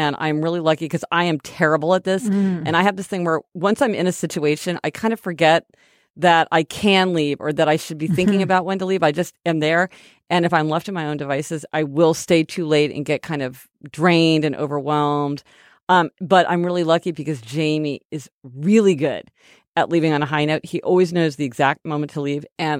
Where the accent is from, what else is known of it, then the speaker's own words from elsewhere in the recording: Kansas City, Missouri, United States; We're from Kansas City, Missouri, but, you know, love a fellow Kansas Cityan.